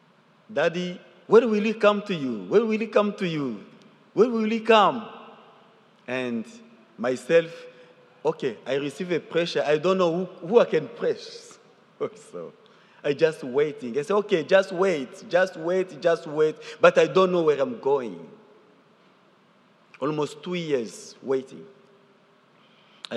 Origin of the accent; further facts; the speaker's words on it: DR Congo; now in United States; I'm from Congo Democratic, and my family went in Uganda as a refugee, and that was for 8 years and half.